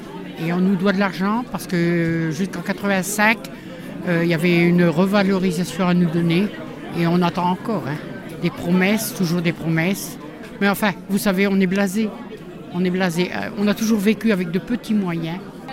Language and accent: French; Liévin, Hauts-de-France, France; Nous sommes de Liévin.